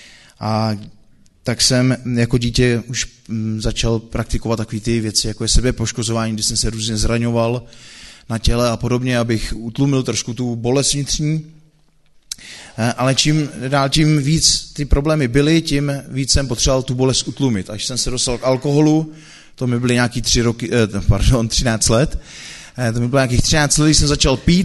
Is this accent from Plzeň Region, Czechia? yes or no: yes; Pilsen, Plzeň Region, Czechia; pocházím z Plzně a já jsem vyrůstal v rodině, která byla rozpadlá